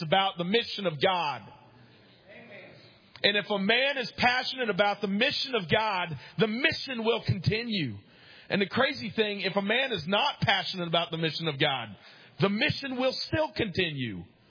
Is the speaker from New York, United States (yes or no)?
yes; New York, United States; I had never heard of it growing up in New York.